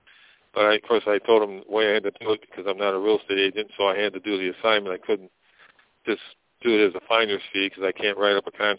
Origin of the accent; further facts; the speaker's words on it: Michigan, United States; Yes, I'm on the call. I'm from Michigan